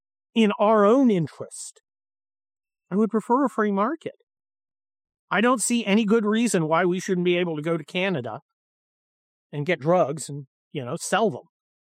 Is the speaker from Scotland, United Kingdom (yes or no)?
yes; Scotland, United Kingdom; Because I'm Scottish.